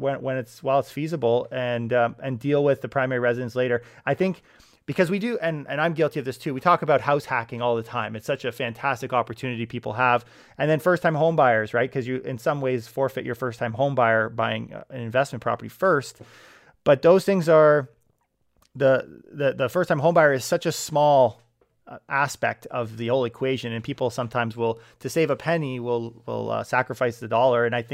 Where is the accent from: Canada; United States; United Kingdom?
Canada; I'm Canadian for several generations